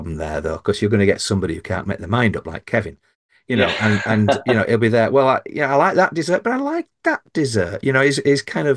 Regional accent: Yorkshire and the Humber, United Kingdom; We only get into Lancashire if there's a fight going, you know, because we're from Yorkshire.

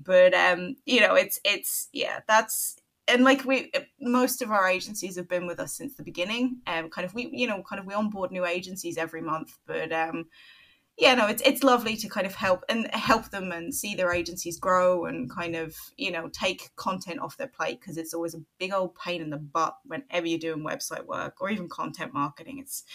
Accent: Cambridge, East of England, United Kingdom; now in Ireland; It is Ireland after all. But originally from Cambridge, despite what my accent may may say.

